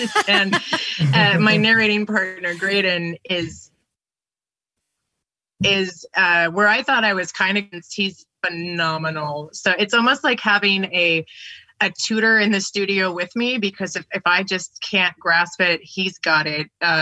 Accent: Oklahoma, United States; I'm originally from Oklahoma. I went to school for musical theater in New York City. And then I moved

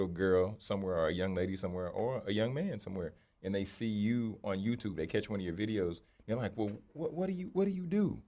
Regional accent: Louisiana, United States; I'm from Louisiana, I like gumbo.

